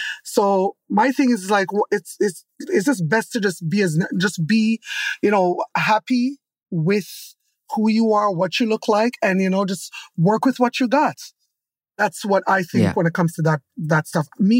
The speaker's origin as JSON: {"language": "English", "country": "Jamaica", "first_language": "Jamaican Patois", "second_language": "English", "said": "And they allowed me to say it in Patois, which was really good. My native tongue, right?"}